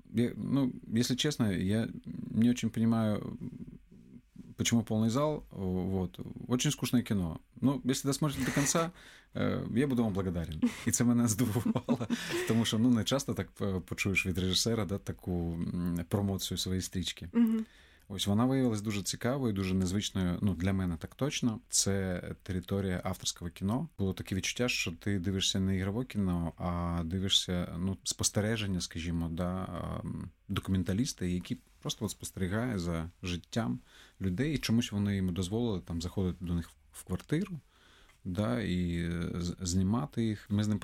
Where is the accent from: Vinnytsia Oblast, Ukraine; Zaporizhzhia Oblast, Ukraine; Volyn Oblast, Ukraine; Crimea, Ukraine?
Crimea, Ukraine; І ми обидва раділи, тому що ми обидва із Криму.